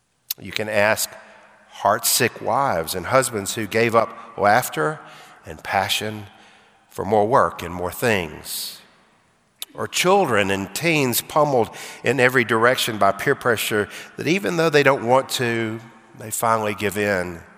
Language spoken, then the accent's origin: English; Alabama, United States; When I was a kid growing up in Alabama, I spent a lot of time on various lakes